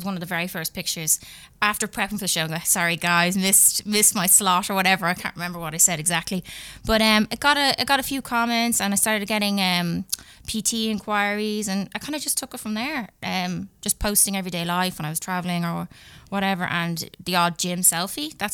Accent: Enniskerry, Leinster, Ireland; now in Dublin, Ireland; I was born and raised in County Wicklow, Enniskerry. And then I moved, I'm currently living in Milltown, Dublin South.

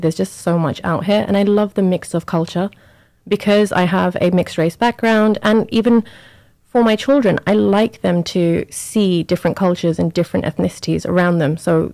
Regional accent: England, United Kingdom; also born or lived in Pakistan; So I am from England. I've lived in England from age, I believe I was about 3 or 4 onwards. Prior to that, I was in Pakistan. I'm half Pakistani, half Swiss. I grew up in England, loved England

